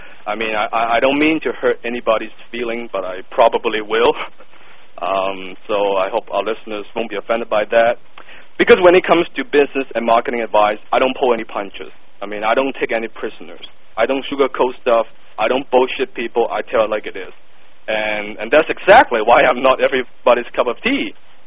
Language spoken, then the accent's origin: English; Hong Kong; English is a second language; now in North America; I moved from Hong Kong to North America years ago with no money, no connections, and not a word of the English language on my lips. As you can tell from my thick accent, English is not my first language. I had to learn it from scratch.